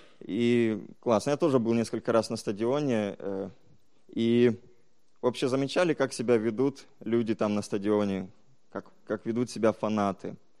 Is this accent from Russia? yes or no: no; Ukraine; Я украинец, я уважаю свою сборную, я всегда за нее.